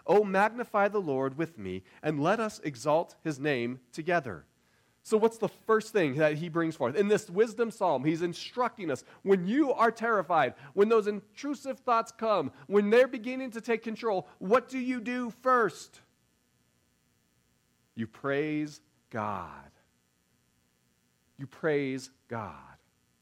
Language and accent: English; Denver, Colorado, United States; And in fact, growing up in Denver, it was really easy to do the same thing.